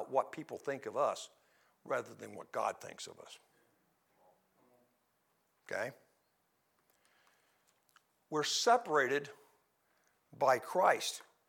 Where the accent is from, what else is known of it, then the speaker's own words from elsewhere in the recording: Midwest, United States; I'm from the Midwest. I'll put an R in washed.